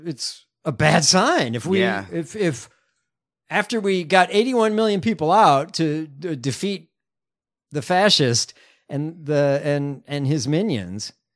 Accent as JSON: {"language": "English", "country": "United States", "said": "I'm an American."}